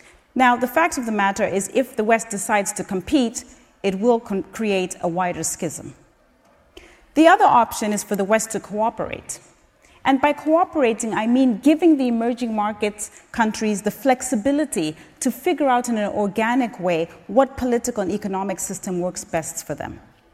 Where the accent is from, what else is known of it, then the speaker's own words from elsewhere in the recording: Zambia; I was born and raised in Zambia in 1969.